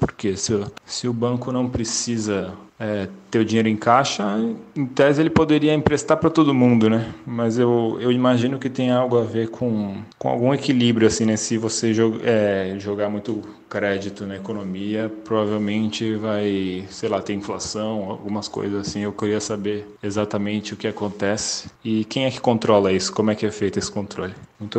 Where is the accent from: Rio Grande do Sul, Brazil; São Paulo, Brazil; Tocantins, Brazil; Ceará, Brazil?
São Paulo, Brazil; Santos; Eu sou de Santos, litoral de São Paulo.